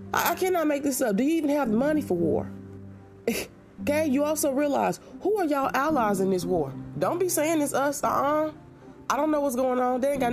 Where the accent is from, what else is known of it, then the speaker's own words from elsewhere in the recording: United States; So when I was a child, okay, I was born and raised in America, okay?